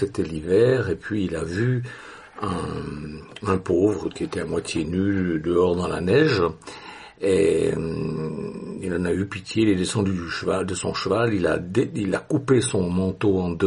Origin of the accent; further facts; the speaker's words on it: Switzerland; now in France; parce que moi je suis Suisse et fier de l'être, bien que j'aime beaucoup la France, je vis en France et j'aime la France